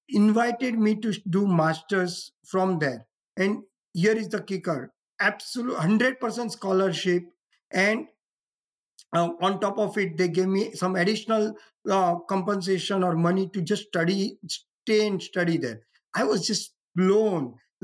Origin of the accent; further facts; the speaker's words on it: India; I think it was growing up in India was quite an exciting time. It was a pre-internet, pre-touch phone era.